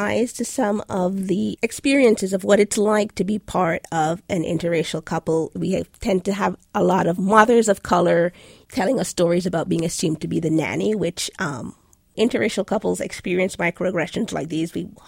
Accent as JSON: {"language": "English", "country": "Jamaica", "tie": "born or raised there", "said": "I grew up in Jamaica, and so I don't know that as much as I should about some American civil rights history."}